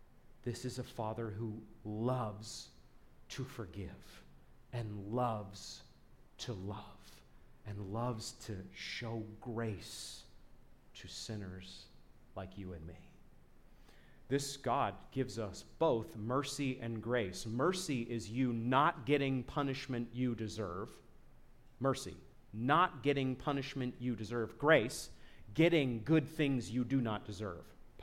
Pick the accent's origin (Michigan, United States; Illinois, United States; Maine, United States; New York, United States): Maine, United States; I'm from Maine.